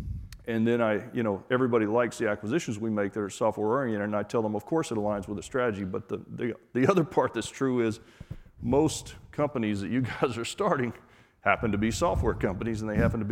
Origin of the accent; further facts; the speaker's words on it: Georgia, United States; I am originally from Georgia, and I literally grew up on a small farm on a dirt road.